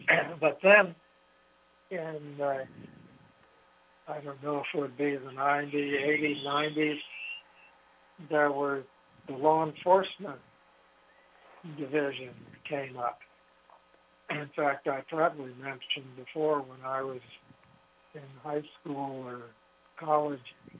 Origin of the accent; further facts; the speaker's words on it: Yosemite, California, United States; when I started talking to you about growing up in Yosemite